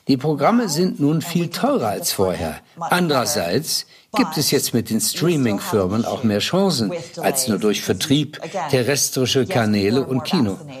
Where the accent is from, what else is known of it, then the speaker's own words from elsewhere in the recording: Texas, United States; now in London, United Kingdom; Ich stamme aus Texas und in Austin gab es eine große Musikhalle